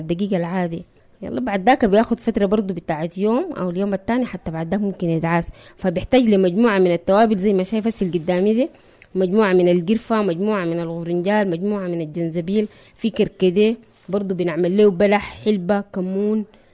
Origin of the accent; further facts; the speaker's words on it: Sudan; يعني حاجة ما معهودة عندنا هنا, ما معهودة عندنا في السودان